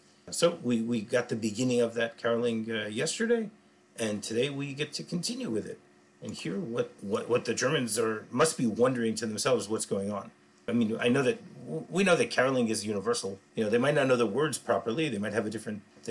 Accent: United States; I grew up in the States.

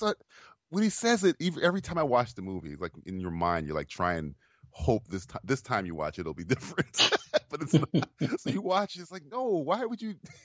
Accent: Florida, United States; I'm from Florida.

